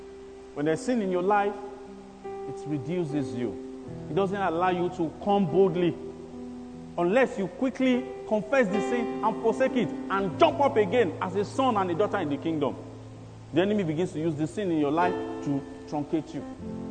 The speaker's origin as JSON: {"language": "English", "country": "Nigeria", "tie": "born there", "said": "If not that I was born in Nigeria, my life would have been transformed."}